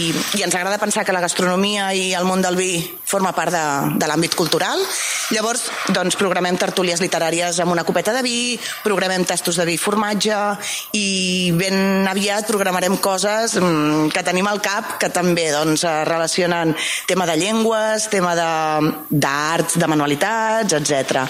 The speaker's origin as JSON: {"language": "Catalan", "town": "Barcelona", "region": "Catalonia", "country": "Spain", "tie": "born or raised there", "lives_now": "Sabadell, Spain", "said": "jo sóc filla de la Vila de Gràcia, i vaig venir a viure a Sabadell perquè el meu marit és de Sabadell."}